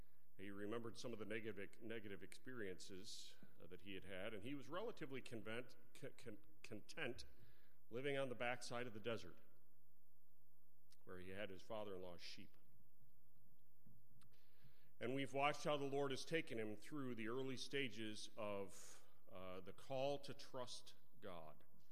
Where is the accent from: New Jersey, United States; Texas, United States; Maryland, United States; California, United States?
Texas, United States; I grew up in Texas, so that's in there somewhere.